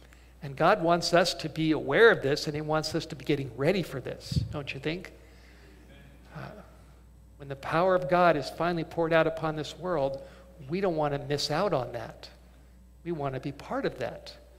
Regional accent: California, United States; I grew up in California, and I used to rummage around up in the Hollywood Hills near my house.

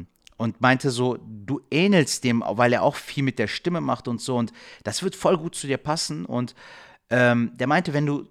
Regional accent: Cologne, North Rhine-Westphalia, Germany; bin aus Köln

